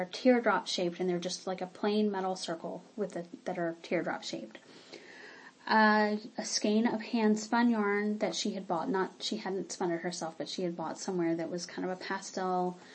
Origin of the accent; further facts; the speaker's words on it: the South, United States; I grew up in the South, and I'm really interested in civil rights in the South and the Civil War